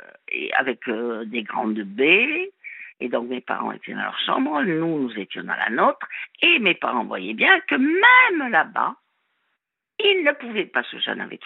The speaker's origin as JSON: {"language": "French", "town": "Toulouse", "region": "Occitanie", "country": "France", "said": "chez nous à Toulouse, on dit « ils te titillent »."}